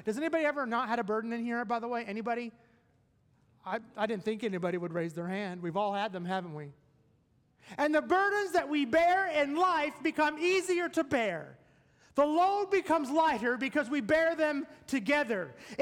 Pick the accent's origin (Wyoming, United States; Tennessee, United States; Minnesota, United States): Tennessee, United States; Growing up in Tennessee, we had dairy cattle, and that's all we had.